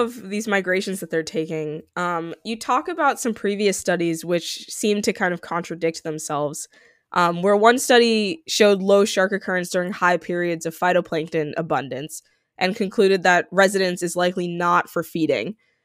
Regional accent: California, United States; I grew up in California for my entire life

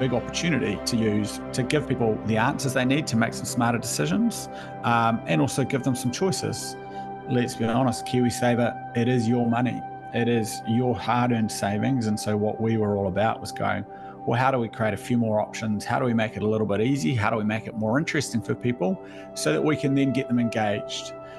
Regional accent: Auckland, New Zealand; So Auckland, born and raised. And then I went to Dunedin for university, and then back to Auckland, where I started my finance career.

